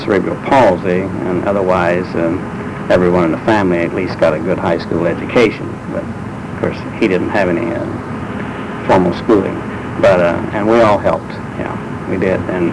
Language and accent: English; New Market, Indiana, United States; born there; I was born near New Market in Montgomery County, Indiana.